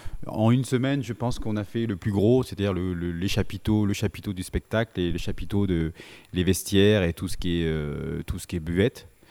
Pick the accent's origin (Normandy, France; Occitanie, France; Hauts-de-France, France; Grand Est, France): Occitanie, France; Montpellier; donc je suis originaire de Montpellier. Et donc j'ai une maison à la Fage Saint-Julien.